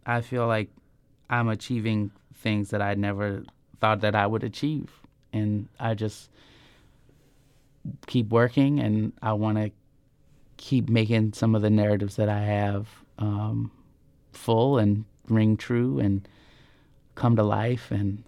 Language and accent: English; Norfolk, Nebraska, United States; And I grew up in Norfolk, Nebraska, with my all-white family. You know, in Norfolk, Nebraska, in a very small town.